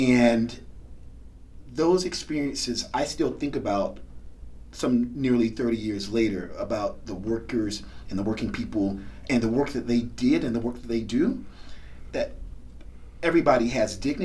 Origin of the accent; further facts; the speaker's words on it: Augusta, Georgia, United States; So I'm originally from Augusta, Georgia, born and raised in Augusta, Georgia. I currently live in the Atlanta area.